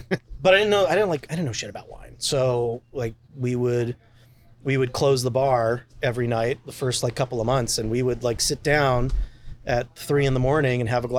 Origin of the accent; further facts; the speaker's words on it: Crofton, Maryland, United States; So I grew up in Crofton, which is like 20 miles out of Annapolis.